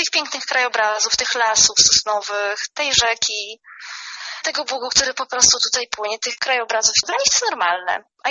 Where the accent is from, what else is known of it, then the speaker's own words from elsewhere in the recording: Warsaw, Masovian Voivodeship, Poland; now in Siemiatycze, Poland; Mój mąż dostał ofertę pracy w Siemiatyczach. Oboje jesteśmy z Warszawy.